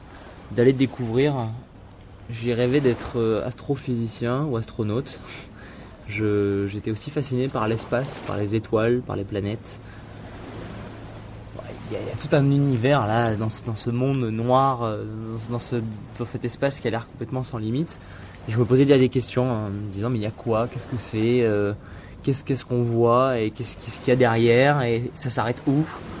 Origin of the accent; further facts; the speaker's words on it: Nice, Provence-Alpes-Côte d'Azur, France; Et j'ai 28 ans, j'habite à Nice. J'ai grandi à Nice